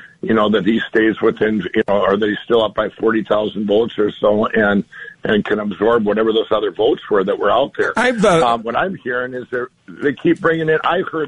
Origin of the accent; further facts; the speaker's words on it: Minnesota, United States; look at my home state of Minnesota